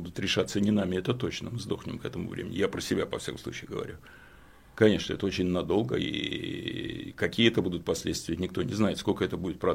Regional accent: Saint Petersburg, Russia; Ну, я питерский имею право сказать.

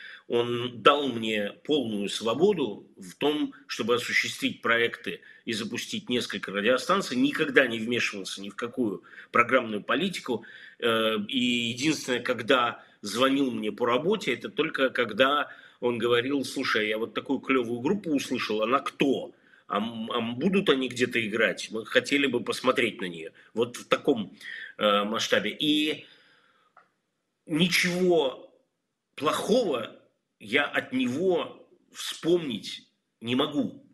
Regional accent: Belarus; also born or lived in Russia / Israel; Я в какой-то момент провел какой-то промежуток жизни в России, а вообще-то я из Белоруссии, я там из Израиля, давным-давно гражданин Израиля.

